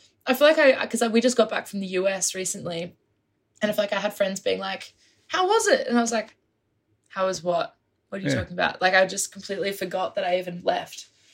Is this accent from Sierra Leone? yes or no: no; Canberra, Australian Capital Territory, Australia; also born or lived in London, United Kingdom; I moved here when I was like 7 from London actually. So I'm a UK born person, but I've lived in Canberra for a lot of my life.